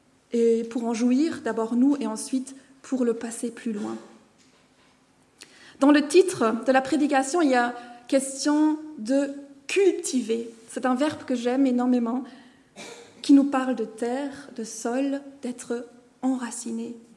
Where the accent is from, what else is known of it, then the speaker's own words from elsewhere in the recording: Germany; now in Brussels, Belgium; je viens d'Allemagne. Ça fait 18 ans que je suis en francophonie, dans 12 ans en Belgique. Je suis mariée à Léo, qui vient de Suisse.